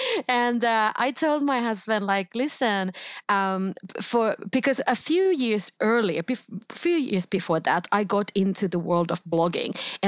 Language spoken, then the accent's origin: English; Helsinki, Uusimaa, Finland; English is a second language; moved away as an adult; now in Sweden; And I am from Helsinki, Finland. And these two countries are different, Finland and Sweden. So don't mess with me.